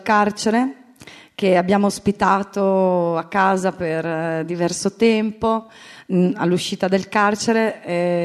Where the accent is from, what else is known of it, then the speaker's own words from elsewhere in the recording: Rimini, Emilia-Romagna, Italy; Sì, sono di Rimini.